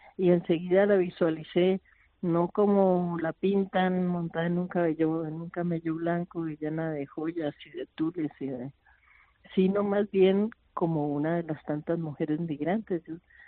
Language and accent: Spanish; Colombia; Mira, pues yo soy colombiana